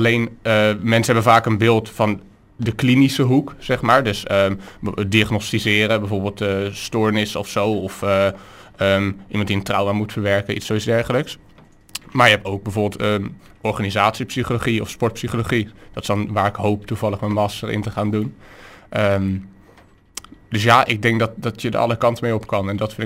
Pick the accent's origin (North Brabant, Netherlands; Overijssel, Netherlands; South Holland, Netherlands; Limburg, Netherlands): South Holland, Netherlands; Krimpen aan den IJssel; also born or lived in Rotterdam; ik ben geboren in het havenziekenhuis in Rotterdam. Maar ik ben wel, mijn ouders woonden toen al in Krimpen. Dus ik ben wel gewoon opgegroeid in Krimpen hier zo.